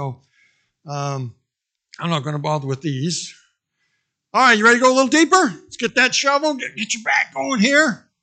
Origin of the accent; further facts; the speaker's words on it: Maine, United States; I'm from Maine, so I call it a bib.